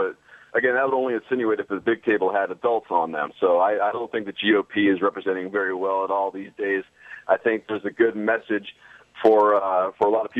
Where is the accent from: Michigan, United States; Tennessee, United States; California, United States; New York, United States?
California, United States; You know, I grew up in Southern Cal, so yes, I bandwagoned with the Steelers when I was, like, 8 years old.